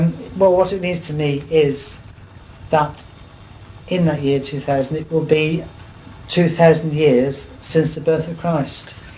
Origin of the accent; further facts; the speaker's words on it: Bolton, North West England, United Kingdom; also born or lived in Long Eaton, United Kingdom; I was born in Lancashire in Bolton. I went to school in Bolton, and so my father, who was a bank manager, was moved to Long Eaton near Nottingham.